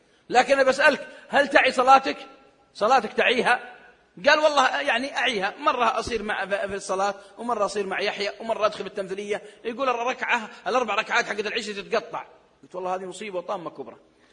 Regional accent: Al Hawiyah, Makkah Province, Saudi Arabia

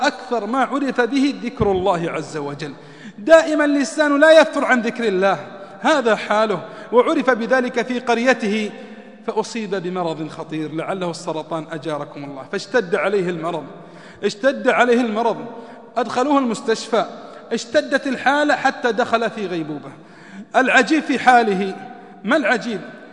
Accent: Saudi Arabia; عندنا في المملكة العربية السعودية

